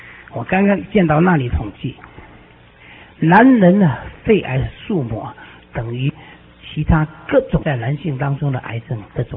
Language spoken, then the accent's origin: Chinese; China; 你如果是看看我们中国人呢、啊，在不有文化所敬拜那些，你看各个不是本来是人，把他当作神来拜，对不对？